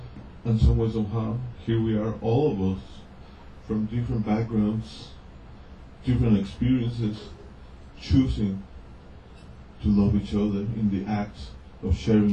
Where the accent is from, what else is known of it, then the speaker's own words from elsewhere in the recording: Mexico; I was born and raised in Mexico from Honduranian parents, ethnic background.